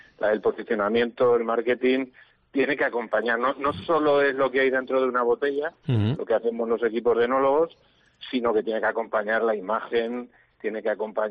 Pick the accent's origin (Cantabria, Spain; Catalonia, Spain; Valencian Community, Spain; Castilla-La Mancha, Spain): Valencian Community, Spain; ha sido un orgullo como valenciano